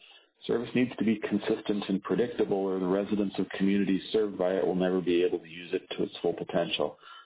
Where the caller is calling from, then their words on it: Ketchikan, Alaska, United States; I'm calling today from Ketchikan.